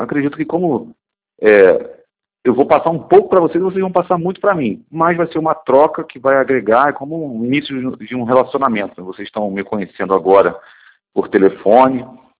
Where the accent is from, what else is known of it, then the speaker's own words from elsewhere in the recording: Rio de Janeiro, Brazil; eu sou carioca, gente.